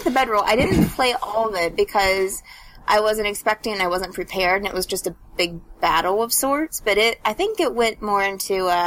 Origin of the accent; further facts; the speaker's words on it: West Virginia, United States; Sorry. That's my accent. Sorry. That's what happens when you live in West Virginia for your entire life.